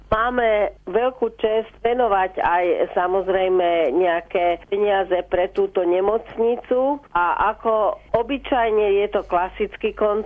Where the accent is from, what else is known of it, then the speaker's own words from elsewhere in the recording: southern Slovakia, Slovakia; A tým, že ja som vyrastala na južnom Slovensku